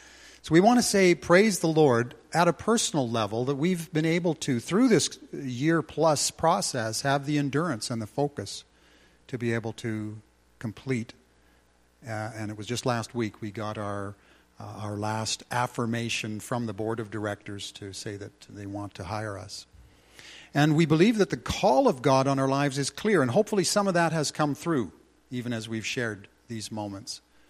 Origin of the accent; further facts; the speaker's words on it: Edmonton, Alberta, Canada; And I grew up in Edmonton.